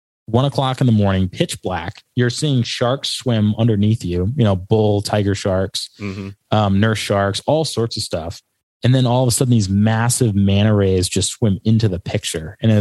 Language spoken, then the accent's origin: English; Rhode Island, United States; I go, I'm from Rhode Island. He goes, Long Island? And I go, no, Rhode Island.